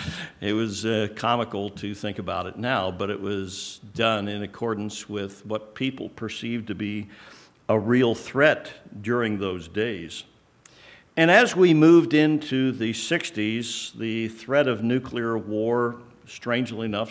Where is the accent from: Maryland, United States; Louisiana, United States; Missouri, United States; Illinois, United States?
Maryland, United States; Growing up near Washington, D.C., which was about 55 miles or so from our house, during the 1950s was an interesting time.